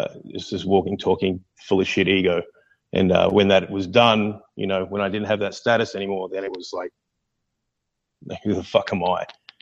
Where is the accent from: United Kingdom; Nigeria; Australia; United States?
Australia; Mackay, Queensland; I grew up in Australia, a small country town called Mackay. Beautiful place. It's not unlike Florida, actually.